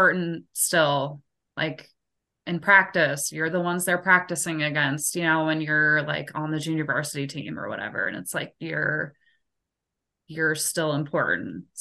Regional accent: Nebraska, United States; Like, I grew up here in Nebraska playing sports

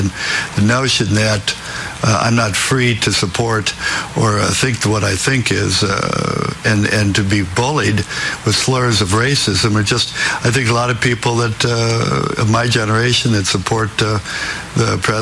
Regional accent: Iowa, United States; I was raised in Iowa, and Eastern Iowa went 10% for Trump, and there were three issues.

